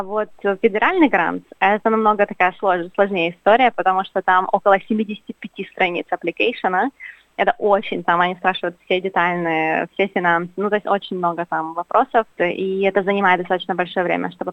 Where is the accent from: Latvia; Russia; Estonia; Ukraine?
Ukraine; Kyiv; moved away as an adult; now in Sydney, Australia; я из Киева, я родилась, выросла в Киеве. Закончила универ в Киеве, работала в Киеве, вот, а потом решила приехать на обучение, сделать PhD в Австралии, вот, и я приехала, получила место, приехала в 2019 году делать PhD